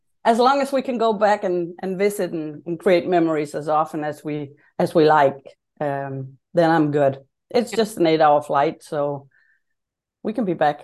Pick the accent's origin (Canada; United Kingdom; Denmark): Denmark; Lemvig, Central Denmark Region; English is a second language; moved away as an adult; now in United States; Started my health food store in my hometown, Lemvig, in the western part of Denmark, and sold that one before we moved to the States.